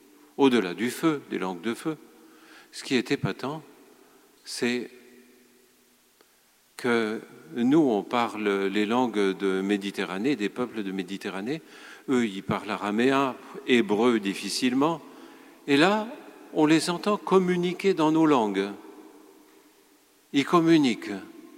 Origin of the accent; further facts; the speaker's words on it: Grand Est, France; born there; Moi, je suis né en Moselle.